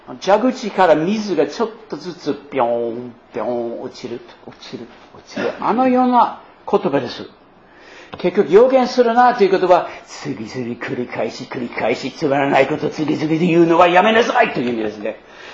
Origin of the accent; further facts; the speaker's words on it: United States; Japanese is a second language; 一つのアメリカの話、もう一つやってもいいですかね。私のふるさとの話です。私の育てた町より私の親のふるさとの町でしたね。